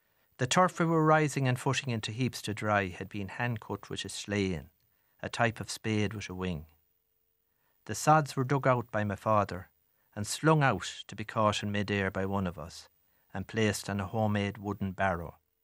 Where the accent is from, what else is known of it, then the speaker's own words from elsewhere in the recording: Connacht, Ireland; Growing up in West Roscommon, we were never far from the bog.